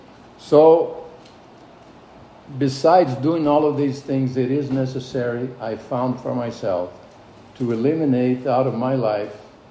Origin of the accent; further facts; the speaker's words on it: Brazil; born there; English is a second language; I am a lover of soccer. I was born in Brazil.